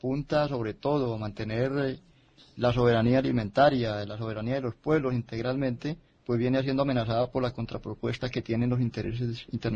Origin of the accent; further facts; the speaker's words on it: Arauca, Colombia; soy de Colombia, vengo de la región del departamento de Arauca y mi espacio natural es la organización campesina